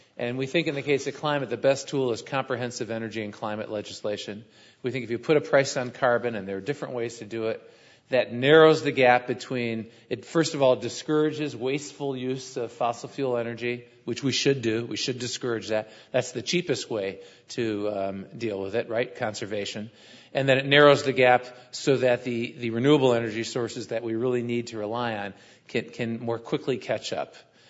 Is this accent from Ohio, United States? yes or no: yes; Cleveland, Ohio, United States; I grew up in Cleveland, Ohio.